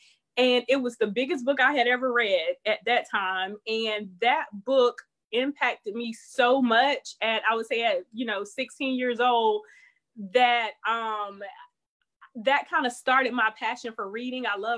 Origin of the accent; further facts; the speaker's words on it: Orlando, Florida, United States; Okay, born and raised in Orlando, Florida.